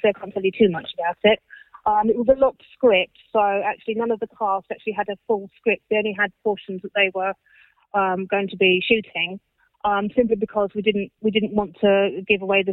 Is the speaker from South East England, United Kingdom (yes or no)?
no; Cambridge, East of England, United Kingdom; born there; Myself, I was born in Cambridge